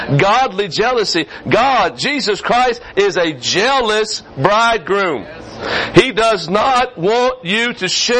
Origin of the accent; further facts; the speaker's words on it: the South, United States; I call him Grandpa, okay? I'm from the South. I don't say grandfather.